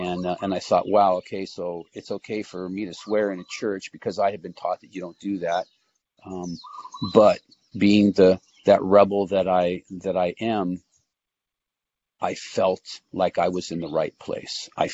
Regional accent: Los Angeles, California, United States; Because growing up in Los Angeles with, 10 million people, whatever the population is there, you can get lost.

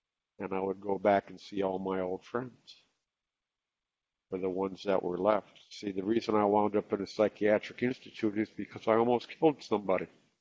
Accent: Florida, United States; also born or lived in New Jersey / Connecticut; I am from Florida. I have lived up and down. I've lived all over the country that I come from, but from Florida, wound up in Jersey, then wound up in Connecticut

